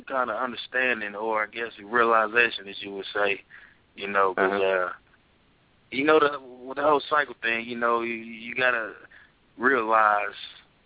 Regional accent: Kansas City, Missouri, United States; I'm from Kansas City, Missouri.

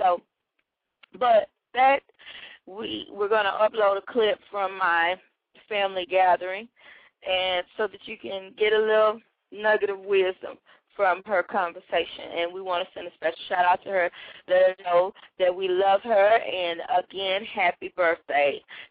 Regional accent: Atlanta, Texas, United States; Like I say, in Atlanta, I'm from Atlanta, Texas, and we went out there this weekend to celebrate graduations.

